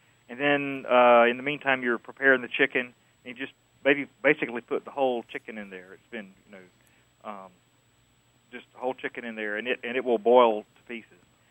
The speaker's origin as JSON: {"language": "English", "region": "South Carolina", "country": "United States", "tie": "born or raised there", "lives_now": "Greenville, United States", "said": "Well, I grew up in the low country of South Carolina. And we had a dish there called chicken bog."}